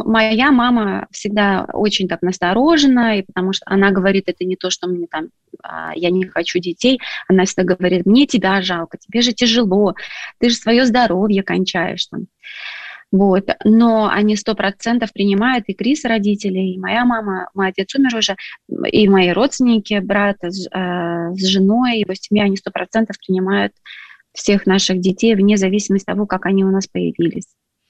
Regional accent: Russia; то, что я воспитывалась в России

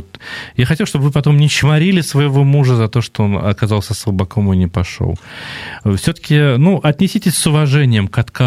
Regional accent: Samara, Samara Oblast, Russia; У меня многие друзья в Самаре, я родом из Самары

